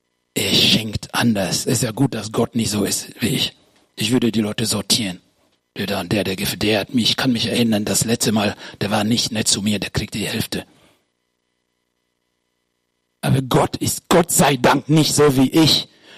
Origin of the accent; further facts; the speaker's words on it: Münster, North Rhine-Westphalia, Germany; Ich komme aus Münster, das ist auch Deutschland.